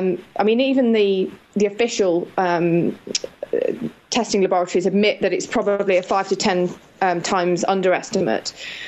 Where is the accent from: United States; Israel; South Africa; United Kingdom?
United Kingdom; England; now in Scotland; I live in Scotland, which is absolutely rammed with Lyme disease, and although I'm not Scottish, I'm actually English.